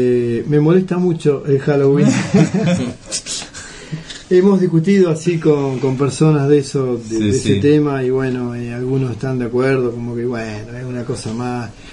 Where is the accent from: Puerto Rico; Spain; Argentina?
Argentina; Y nosotros, como argentinos, tuvimos una etapa que yo creo que era todo lo contrario